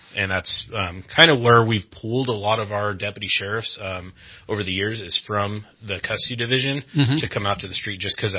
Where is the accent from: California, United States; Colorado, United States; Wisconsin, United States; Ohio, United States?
California, United States; Shasta Lake City; So I was born and raised up here in Shasta County, Central Valley, or Shasta Lake City, to be exact. Born and raised up there.